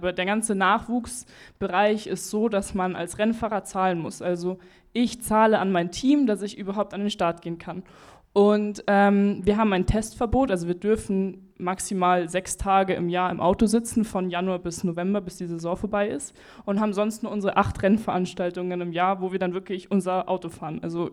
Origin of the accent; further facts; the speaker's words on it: Munich, Bavaria, Germany; also ich habe auch ganz normal hier in München, bin zur Schule gegangen, also ich komme aus München